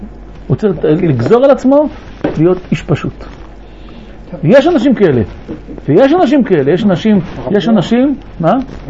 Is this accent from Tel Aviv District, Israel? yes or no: yes; Bat Yam, Tel Aviv District, Israel; אני הייתי בבת ים, אני גדלתי בבת ים.